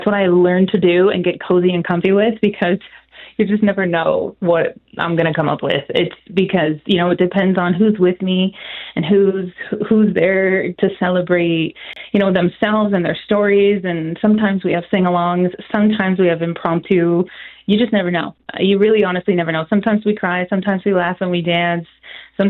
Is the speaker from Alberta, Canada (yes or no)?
yes; Edmonton, Alberta, Canada; because I'm from Edmonton. So to be able to spend the day in Edmonton